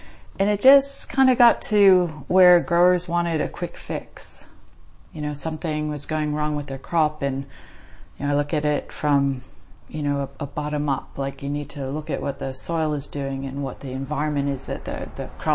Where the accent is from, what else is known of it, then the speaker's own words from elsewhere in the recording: New England, United States; now in Young, Australia; East Coast, the United States of America.